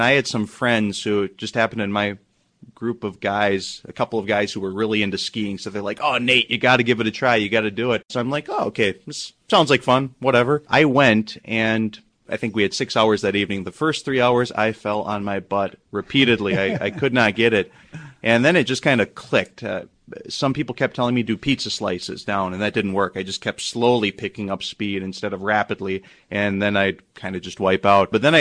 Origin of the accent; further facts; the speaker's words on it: Wisconsin, United States; I grew up in Wisconsin, so I too am stuck.